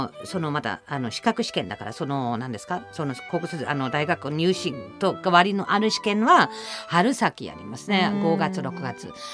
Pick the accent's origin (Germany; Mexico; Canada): Germany; Japanese is a second language; まあ、私ドイツ生まれ育って小中学校がないので